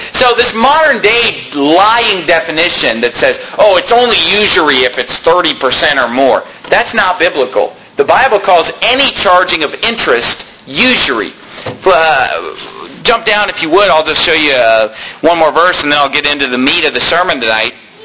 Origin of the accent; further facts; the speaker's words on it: United States; You grow up in America, as I grew up in America, and you go to school